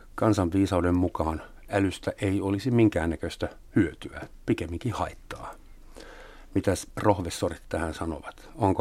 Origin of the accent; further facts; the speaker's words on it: Bavaria, Germany; Finnish is a second language; now in Finland; Entisellä kotiseudullani Alppien pohjoisreunalla Etelä-Saksassa